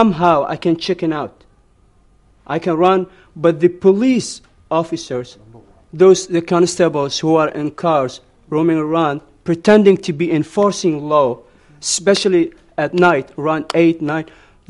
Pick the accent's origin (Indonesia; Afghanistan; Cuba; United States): Afghanistan; now in India; I'm from Afghanistan, so I want to explain my four-year experiences here. So I would say that I have been here for the last 4 years